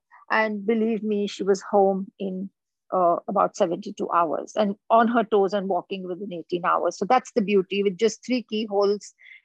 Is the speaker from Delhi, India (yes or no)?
no; Aurangabad, Maharashtra, India; now in Mumbai, India; my hometown, Aurangabad, this particular venture was something that my family decided on. And luckily, because now I'm in Mumbai, it's being handled by my family out there.